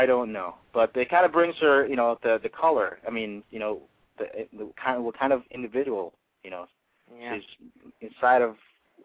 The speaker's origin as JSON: {"language": "English", "country": "Philippines", "said": "I'm a Filipino."}